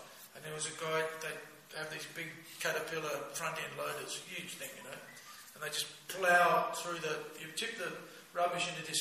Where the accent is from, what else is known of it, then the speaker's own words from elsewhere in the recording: Australia; I said, no, mate, he's a Kiwi and I'm an Aussie.